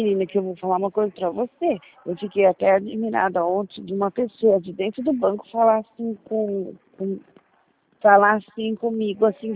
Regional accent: Jaguariúna, São Paulo, Brazil; E aí eu falei que eu era de Jaguariúna e tal.

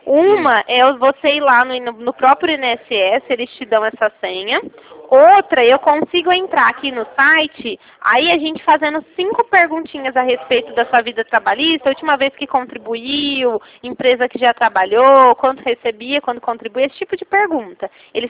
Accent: Ribeirão Preto, São Paulo, Brazil; eu sou de Ribeirão Preto.

